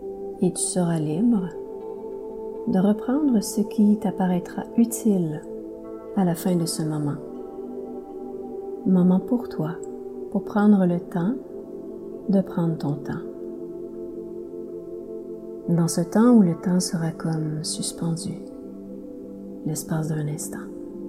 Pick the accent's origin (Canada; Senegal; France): Canada; Mont-Laurier, Quebec; born or raised there